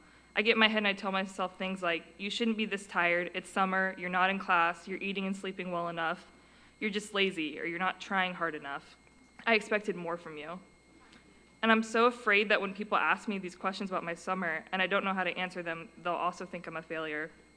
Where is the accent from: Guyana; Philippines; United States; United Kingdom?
United States; Nashville, Tennessee; also born or lived in Jacksonville, Florida; I grew up in Nashville, Tennessee, and then Jacksonville, Florida.